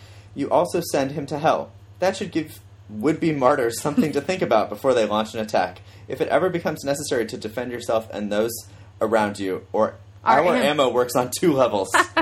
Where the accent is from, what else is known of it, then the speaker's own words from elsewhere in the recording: Iowa, United States; was afraid that I had said Iowa.